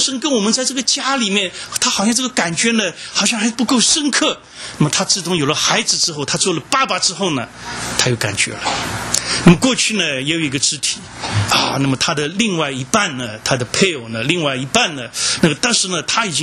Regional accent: Shanghai, China; 那我是上海来的啊

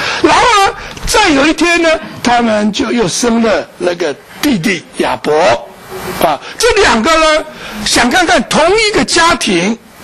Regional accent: China; 这 Barry 就好几个，都是我们中国人来的，你知道吗？我们中国人很没信心的，你看到没有？

